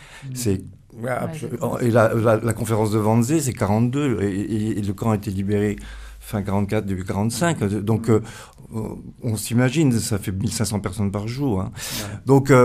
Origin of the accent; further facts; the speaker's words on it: Metz, Grand Est, France; moi ça me touche particulièrement, je viens de Metz